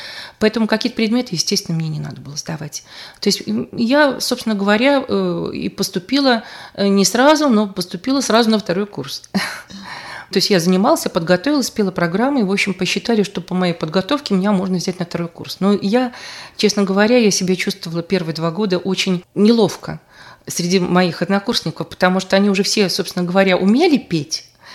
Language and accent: Russian; Belarus; я была одна из Беларуси, была самая молодая.